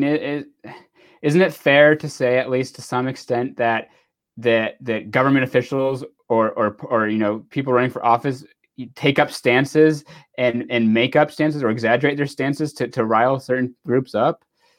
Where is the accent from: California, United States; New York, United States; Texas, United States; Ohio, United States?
California, United States; I remember I was probably like 8 or 9 years old growing up in California when they had Prop 8